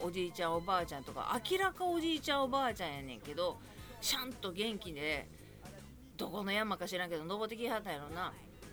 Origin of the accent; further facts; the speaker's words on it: Kobe, Hyogo, Japan; now in Yokohama, Japan; ただ今私が横浜におるのと生まれ育ちが神戸で、電車もバスもあちこちに縦横の縦横無尽に走っててっていうところにおったから、